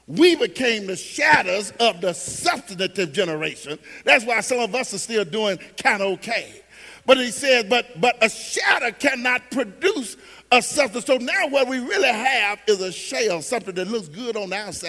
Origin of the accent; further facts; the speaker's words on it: Pine Bluff, Arkansas, United States; But I was from Pine Bluff. So by the time we moved to Pine Bluff